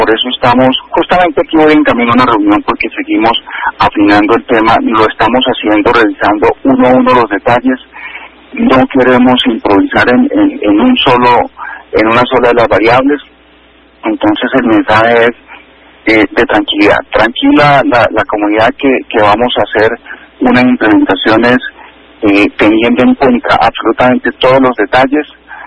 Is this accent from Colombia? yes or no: yes; Cali, Valle del Cauca, Colombia; En la medida que nosotros como caleños tengamos actividad en unos horarios incluso superiores